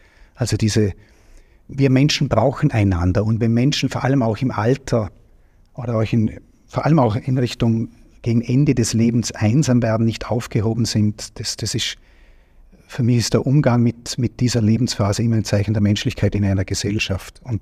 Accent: Ludesch, Vorarlberg, Austria; Ich bin in Ludesch aufgewachsen, habe mich immer engagiert.

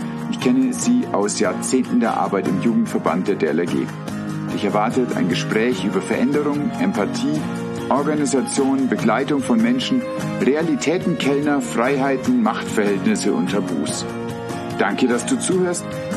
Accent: Bavaria, Germany; Ich bin ein Bayer.

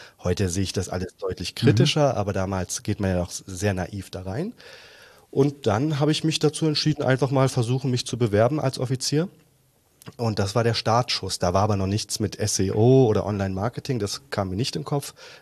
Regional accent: Germany; born there; Ich bin in der DDR zumindest geboren.

